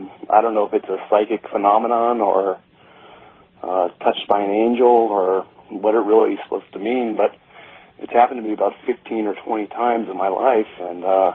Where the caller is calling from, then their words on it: San Francisco, California, United States; San Francisco.